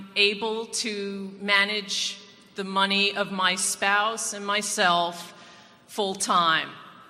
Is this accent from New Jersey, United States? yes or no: yes; Windsor, New Jersey, United States; I'm from Windsor, New Jersey. I'm 45 years old